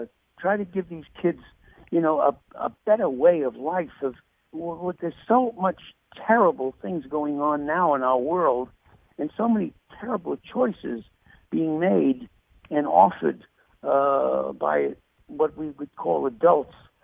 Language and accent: English; Brooklyn, New York, United States; Well, I am writing a movie, just finishing up a movie about my life growing up in Brooklyn